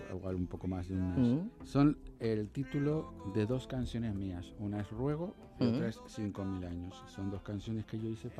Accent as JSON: {"language": "Spanish", "region": "Canary Islands", "country": "Spain", "moved": "yes", "lives_now": "Madrid, Spain", "said": "Sigo siendo canario al 100%, pero ya mi casa está dividida."}